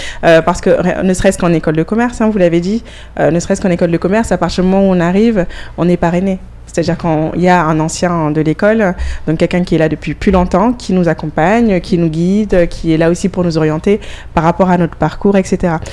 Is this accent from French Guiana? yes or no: yes; Saint-Laurent-du-Maroni, French Guiana; moved away as an adult; je suis originaire de Saint-Laurent-du-Maroni, où j'ai grandi, et j'ai fait mes études supérieures en métropole.